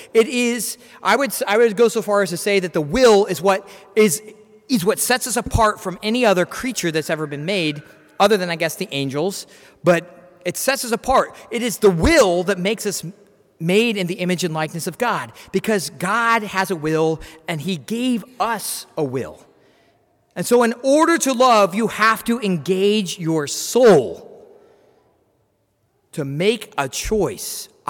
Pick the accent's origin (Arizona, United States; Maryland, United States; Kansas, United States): Kansas, United States; Wichita; I'm from Wichita, I'm from Kansas, I'm from St. Peter's.